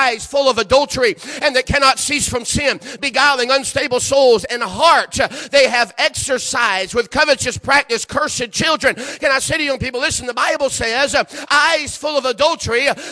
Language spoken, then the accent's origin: English; Florida, United States; moved away as an adult; I grew up in Florida ever since till I was 19, and I moved, went to college. For all my childhood years, teenage years, I grew up the same place, down in Florida.